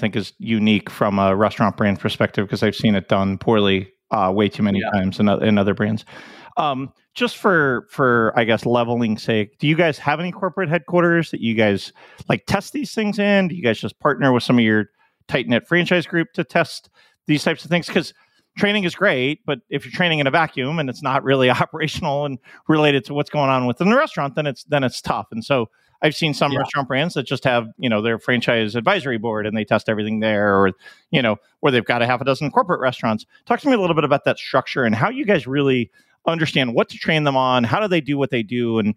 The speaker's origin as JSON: {"language": "English", "region": "New Jersey", "country": "United States", "said": "I'm from Jersey originally, and so I got half my family's a huge Mets fan, half my family's huge Yankees fan."}